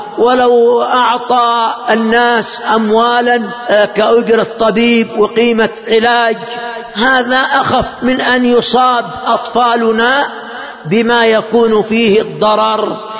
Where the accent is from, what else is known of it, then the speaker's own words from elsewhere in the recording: Yemen; عندنا في اليمن، عندنا في اليمن